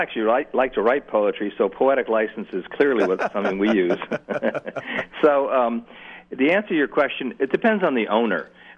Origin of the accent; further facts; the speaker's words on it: New Jersey, United States; now in California, United States; I grew up in New Jersey, but I live in California.